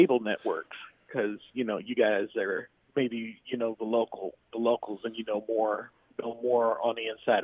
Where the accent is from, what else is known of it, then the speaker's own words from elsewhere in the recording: Minneapolis, Minnesota, United States; I'm a former Minneapolis resident. In fact, I grew up in Minneapolis